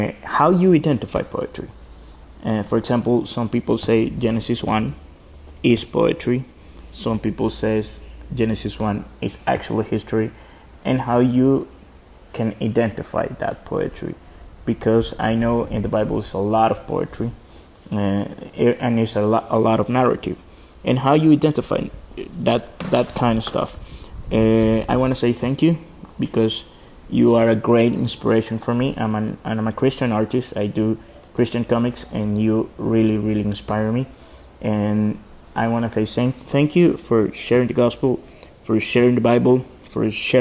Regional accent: El Salvador; English is a second language; from El Salvador, and I have a few questions.

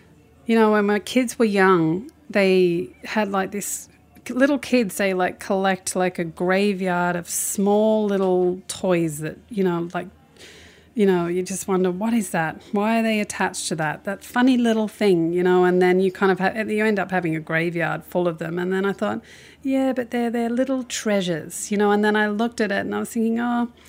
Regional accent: Australia; You know, I mean, as an Australian, I can't.

